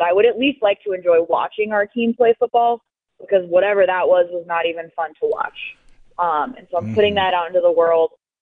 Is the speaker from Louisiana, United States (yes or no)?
no; Wyoming, United States; I'm from Wyoming, went to Wyoming myself.